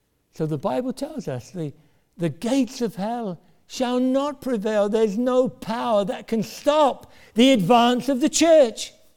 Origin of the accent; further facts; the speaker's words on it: United Kingdom; This has some wonderful thoughts attached to it when we think of ourselves being British.